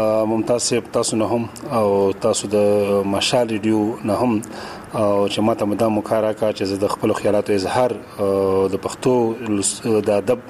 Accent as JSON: {"language": "Pashto", "region": "Khyber Pakhtunkhwa", "country": "Pakistan", "said": "د ما تعلق په بنیادی طور باندې د اورغزو سره دی. په اورغزو کې د شیخان کبیدی او درن شیخان سره زما بنیادی تعلق دی."}